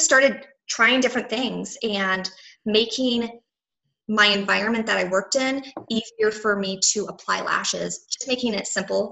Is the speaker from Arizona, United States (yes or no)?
yes; Tucson, Arizona, United States; we were born and raised in Tucson.